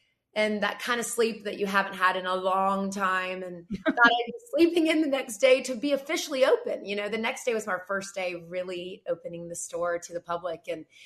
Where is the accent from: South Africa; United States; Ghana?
United States; Atlanta, Georgia; And I'm from Atlanta. I went to University of Georgia, went to Roswell High School.